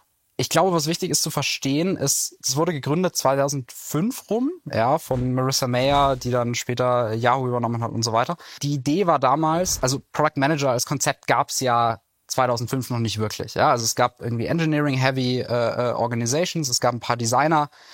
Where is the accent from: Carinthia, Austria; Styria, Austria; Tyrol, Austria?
Tyrol, Austria; Innsbruck; Ja, ich bin aufgewachsen in Innsbruck, Österreich, also gar nicht so weit weg